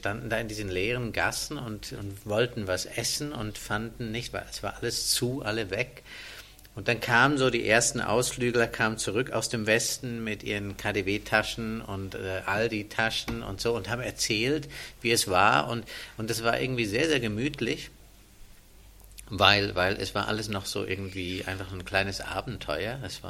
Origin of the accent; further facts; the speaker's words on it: Glarus, Switzerland; bin ich aufgewachsen in den Bergen, im Glarnerland, in der Schweiz, wo mein Vater eine Stelle angenommen hatte und habe beide Staatsbürgerschaften.